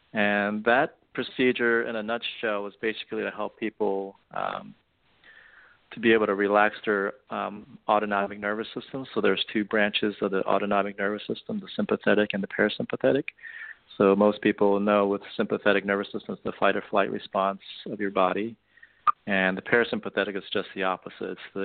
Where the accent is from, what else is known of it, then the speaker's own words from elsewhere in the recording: East Coast, United States; I grew up on the East Coast and always had a desire to live on the West.